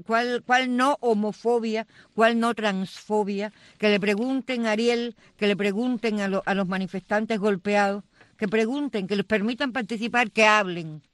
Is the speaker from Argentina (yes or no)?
no; Cuba; Estoy muy agradecida como cubana